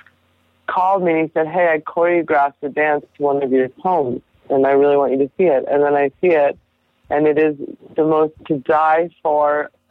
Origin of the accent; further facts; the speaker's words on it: Long Beach, California, United States; I know I'm from Long Beach.